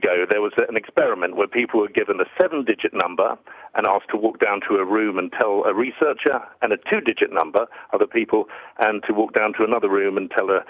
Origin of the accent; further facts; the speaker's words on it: United Kingdom; Basically, we have a role as a European, a role as being British, and a role as being ourselves.